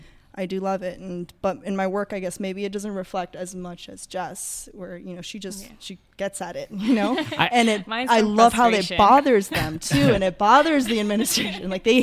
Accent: Las Vegas, Nevada, United States; being a woman, growing up in Las Vegas, growing up in the way I have been, and with immigrant families

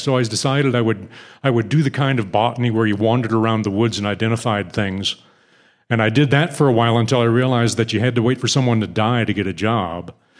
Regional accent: Pennsylvania, United States; Probably for the folks outside of the United States, the thing that would be most identifiable would be Pittsburgh.

